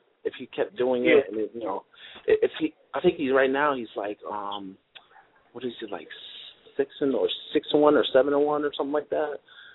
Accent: Orlando, Florida, United States; I mean, like I said, I'm from Orlando

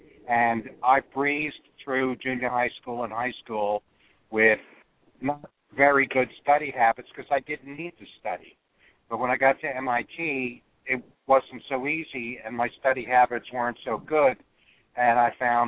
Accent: New York, United States; I certainly never wanted the summers to end when I grew up in New York.

